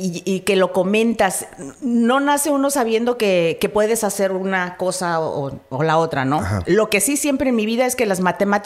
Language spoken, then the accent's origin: Spanish; Ciudad Valles, San Luis Potosí, Mexico; Nací en Ciudad Valle, San Luis Potosí, que es en la Huasteca Potosina, y ahí crecí, ahí me crié hasta que pude irme a San Luis Potosí, a la capital, a estudiar la carrera de comunicación